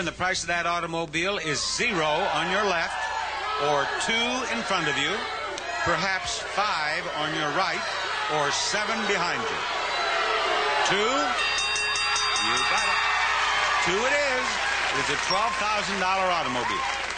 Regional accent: South Dakota, United States; And you've heard me mention that I grew up on the Rosebud Reservation in South Dakota.

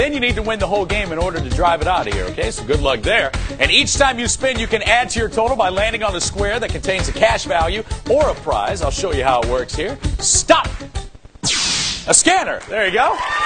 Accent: St. Louis, Missouri, United States; Cynthia, we come to you from my hometown of St. Louis, Missouri.

